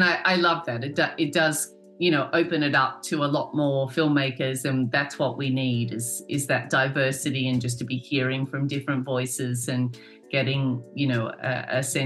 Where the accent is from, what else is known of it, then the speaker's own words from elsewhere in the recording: Australia; also born or lived in London; now in United States; I'm Australian, but I moved to the UK. I lived there for a while in London. I then moved to New York, and I've lived in America for nearly 20 years.